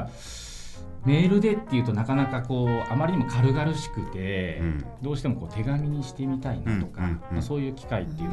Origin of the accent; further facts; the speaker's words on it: Fukuoka, Japan; 地元の福岡のこう絵はがきを使ったので